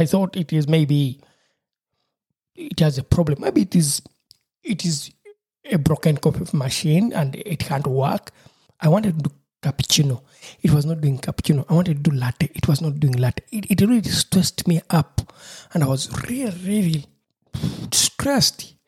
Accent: Uganda; when you invite someone from my home country, Uganda, someone, not everyone, not all of them, some people will tell you, please, me, I'd like to have tea

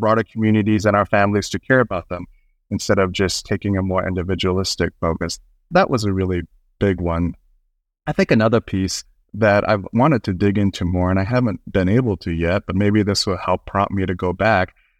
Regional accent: Singapore; also born or lived in Malaysia; growing up in Singapore and Malaysia. My mom's Malaysian and I was born in Singapore. My parents worked there.

